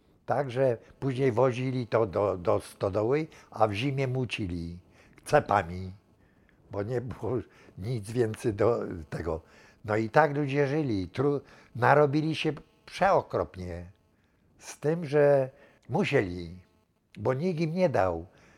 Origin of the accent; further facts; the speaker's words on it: Kraków, Lesser Poland, Poland; urodzony 2.7.1927. Rodem pochodzę z Bronowic Małych. Ojciec mój też pochodzi z Bronowic Małych. Zresztą cała rodzina pochodzi z Bronowic Małych. Także jesteśmy rodziną, jak to się mówi, bronowicką.